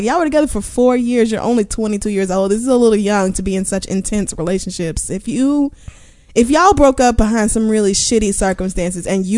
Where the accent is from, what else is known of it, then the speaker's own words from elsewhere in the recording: Chicago, Illinois, United States; I'm 22. I'm from Chicago.